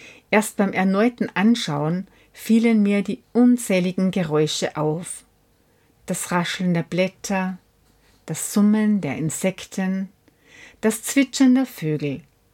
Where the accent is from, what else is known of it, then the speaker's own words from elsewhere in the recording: South Korea; now in Altenstadt, Germany; Hier in Altenstadt erlebe ich zum ersten Mal wieder die vier Jahreszeiten. Die Erinnerung an meine Kindheit in Südkorea ist inzwischen verblasst